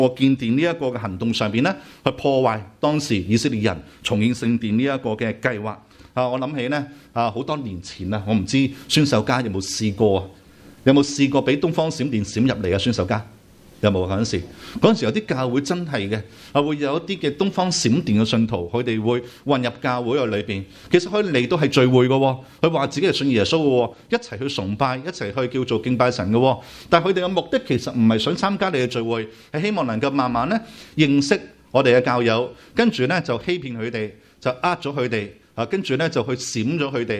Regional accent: Hong Kong; 我們其實香港人呢就很明白這種感受，因為呢其實我們都是在一個叫 叫做英國殖民地長大，是吧？我們過去的成長都是英國殖民地長大

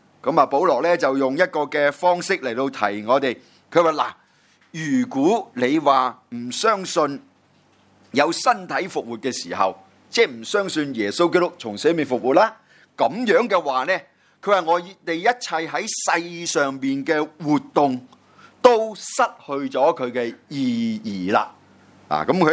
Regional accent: Guangdong, China; 我们广东人呢，就很明白这句的意思了

